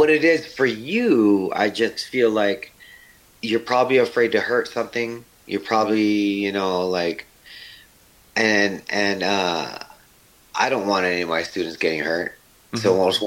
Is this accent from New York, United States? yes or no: no; Hawaii, United States; Like, after you live in other places, Hawaii is, man, it's so golden.